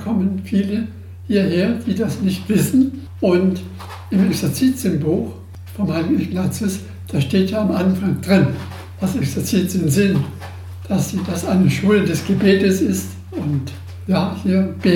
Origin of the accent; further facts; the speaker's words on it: Dresden, Saxony, Germany; denn ich stamme hier aus Dresden.